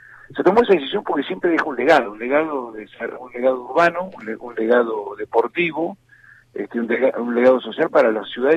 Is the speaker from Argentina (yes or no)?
yes; Argentina; tiene que ver también con nosotros como argentinos